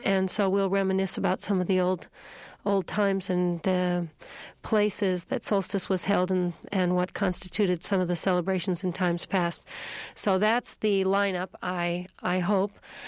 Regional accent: Edmonton, Alberta, Canada; born there; I was born in Edmonton, Alberta, and both sets of grandparents, one set was a Norwegian grandmother and a Swedish grandfather, and the other grandparents were from Yugoslavia, all immigrated

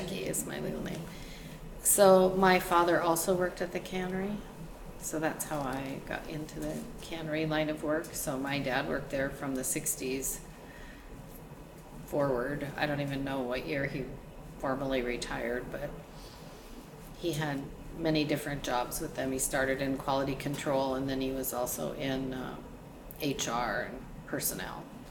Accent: Seattle, Washington, United States; also born or lived in Blaine; So I'm from Blaine, Washington, originally from Seattle.

